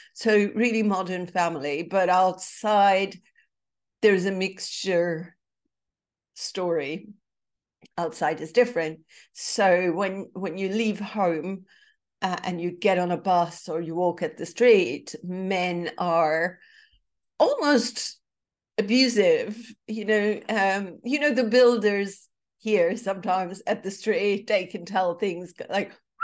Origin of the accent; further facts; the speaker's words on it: Istanbul, Turkey; So I was born and raised in Istanbul